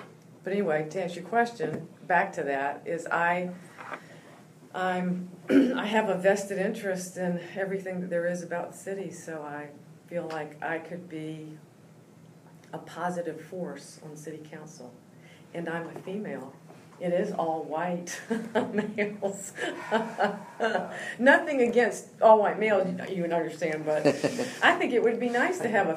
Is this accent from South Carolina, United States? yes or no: yes; Beaufort, South Carolina, United States; Well, I'm a Beaufortonian. I was born and raised in Beaufort.